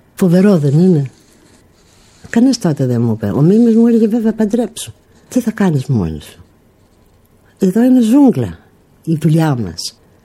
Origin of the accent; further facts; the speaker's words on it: Thessaloniki, Central Macedonia, Greece; also born or lived in Athens, Greece; γιατί ήμουνα στη Θεσσαλονίκη, γιατί γεννήθηκα στην Αθήνα, στο Κολωνάκι, και μητέρα μου με πήρε 40 ημερών και πήγαμε στη Θεσσαλονίκη, που ο πατέρας μου ήταν υπάλληλος τραπέζης στην Αγροτική Τράπεζα, και μείναμε στη Θεσσαλονίκη.